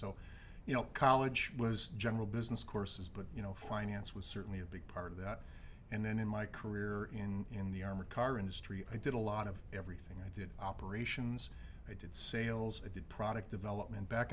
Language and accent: English; Boston, Massachusetts, United States; accent: Boston; moved away as an adult; I am. I'm from Boston.